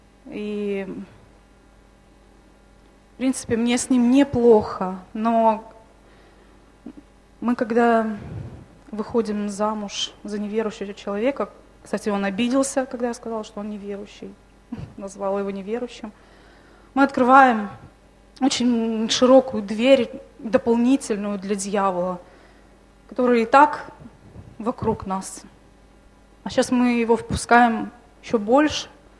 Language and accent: Russian; Transnistria, Moldova; now in Moscow, Russia; Я приехала из Приднестровья.